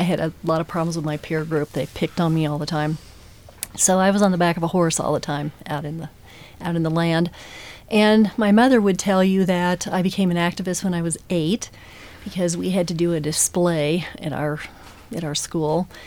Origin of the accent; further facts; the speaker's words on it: Colorado Springs, Colorado, United States; Okay. Well, I grew up in Colorado Springs, and I my path is similar to these guys' path.